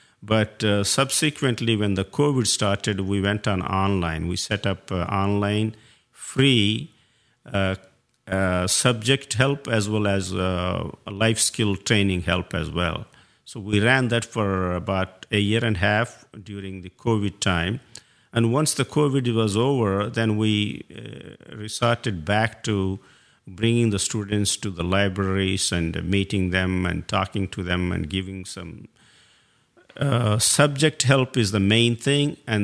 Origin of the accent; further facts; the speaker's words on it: India; now in United States; Since I come from India as well as United States